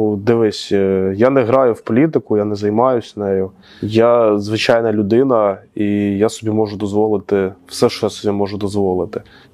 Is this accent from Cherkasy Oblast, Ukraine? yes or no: yes; Cherkasy, Cherkasy Oblast, Ukraine; я люблю Черкаси, ну, тобто, ну, я, це моє рідне місто, я дуже люблю це місто, і тут є реально і дух, і атмосфера, і тут приємно знаходитись.